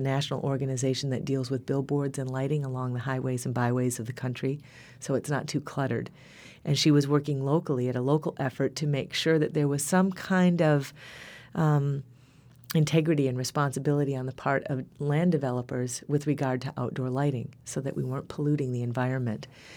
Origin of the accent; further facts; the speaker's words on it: Michigan, United States; I'm from Michigan, have lived here all my life. I moved to northern Michigan about 10 years ago.